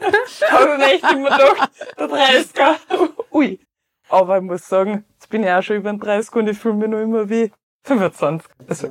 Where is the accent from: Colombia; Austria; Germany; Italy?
Austria; St. Johann; ich bin nachher eigentlich bei uns daheim in St. Johann ins Gymnasium gegangen